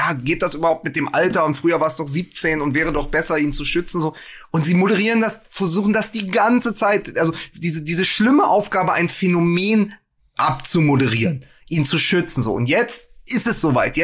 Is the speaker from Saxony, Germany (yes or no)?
no; Berlin, Germany; Also als Berliner